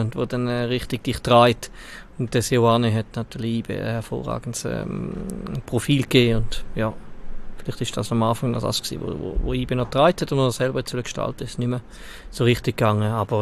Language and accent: German; Valais, Switzerland; Gut als Walliser.